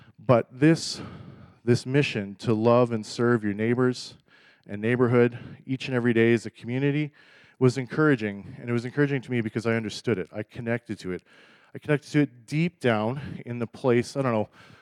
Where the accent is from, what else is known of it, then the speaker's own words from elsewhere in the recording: Winkler, Manitoba, Canada; I grew up in Winkler, or south of Winkler, and lived in four countries and a few other things. So I'm definitely not a local.